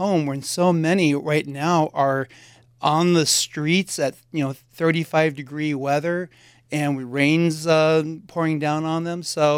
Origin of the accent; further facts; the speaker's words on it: Santa Rosa, California, United States; I am originally from Santa Rosa.